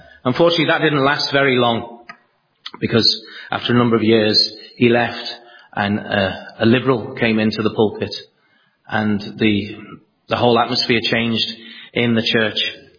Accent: Liverpool, North West England, United Kingdom; also born or lived in Cyprus; we grew up later on, my father having left us, in a place called Knotty Ash, which is maybe a familiar name for Liverpool, Knotty Ash. So we were a church-going family.

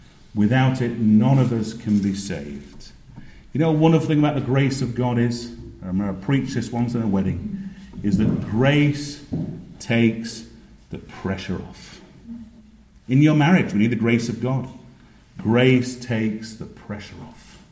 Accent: Yorkshire and the Humber, United Kingdom; as a Yorkshireman, I'd never been brought up in solid doctrine.

